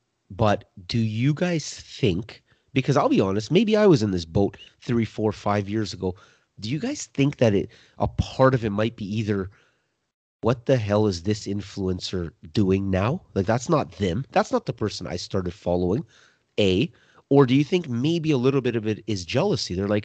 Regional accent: Canada; Guys, most of our listeners are from the US. We're Canadian.

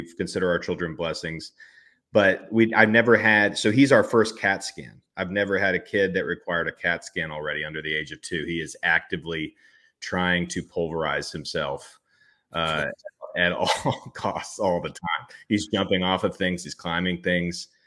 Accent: Jacksonville, Florida, United States; I was born and raised in Jacksonville. I only lived my life in another city for 3 other years, and that was in Louisville, Kentucky

